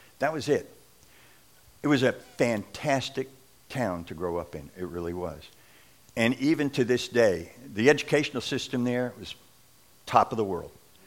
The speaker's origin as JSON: {"language": "English", "town": "Glen Rock", "region": "New Jersey", "country": "United States", "tie": "born there", "said": "I was born in New Jersey, a little town called Glen Rock, New Jersey"}